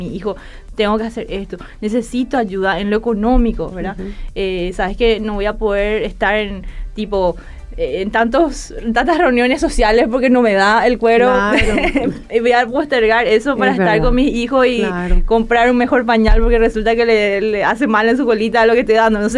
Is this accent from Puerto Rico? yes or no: no; Argentina; born there; also born or lived in Brazil; Mi, sí, mamá creció en Argentina, yo nací en Argentina.